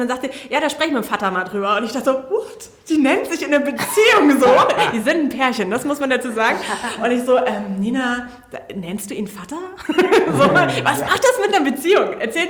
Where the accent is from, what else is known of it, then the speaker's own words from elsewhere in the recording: Hesse, Germany; also born or lived in Ruhr; Ich komme eigentlich aus dem Ruhrgebiet. Wir sind kurz vor Grundschule nach Kassel gezogen, also aufs Dorf, so richtig da.